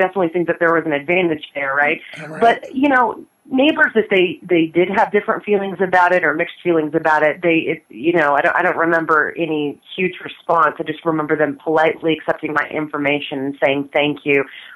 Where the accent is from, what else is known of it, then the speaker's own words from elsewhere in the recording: Houston, Texas, United States; also born or lived in Dallas; You know, I grew up partly in North Houston and then in Dallas, and of course now I live in the Dallas area with my husband, so this is also home, too.